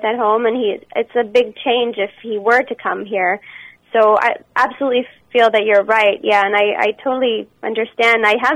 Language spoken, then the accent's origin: English; Canada; I'm from Canada